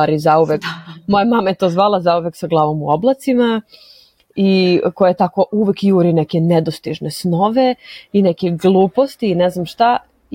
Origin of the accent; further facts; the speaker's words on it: Serbia; to nešto drugačije od ove opere kakva je kod nas u Srbiji